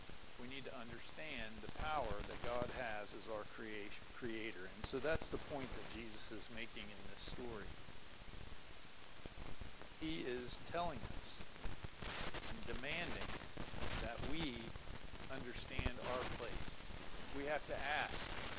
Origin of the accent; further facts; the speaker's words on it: United States; I was raised in America. I feel that I have a significant amount of power as an individual, right? Because I am an American.